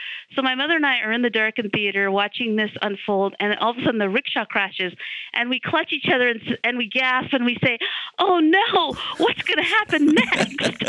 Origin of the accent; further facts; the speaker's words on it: Kolkata, West Bengal, India; born there; I was born in Kolkata and I'm Bengali